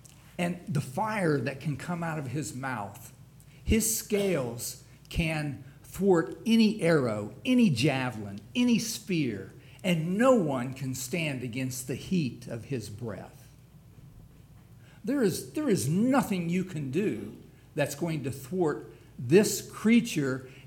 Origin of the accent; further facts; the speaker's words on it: West Virginia, United States; I grew up in West Virginia, and we had some cows. We were not really ranchers, farmers